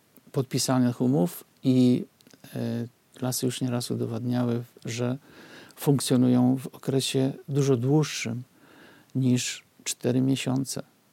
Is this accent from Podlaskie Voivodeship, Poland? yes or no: yes; Białystok, Podlaskie Voivodeship, Poland; born there; Mówię to, żeby skończyć tym, że jestem urodzony w Białymstoku.